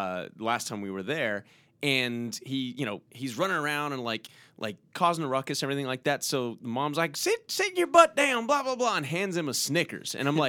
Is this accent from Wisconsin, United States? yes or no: no; Texas, United States; growing up in Texas, I mean, you see, well, I my parents were fairly healthy, but still the stuff that we have